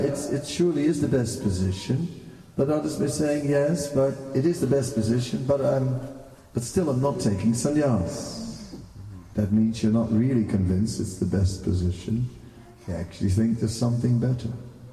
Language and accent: English; Netherlands; I'm from Holland, you know what I mean? Most important country in the world, you know?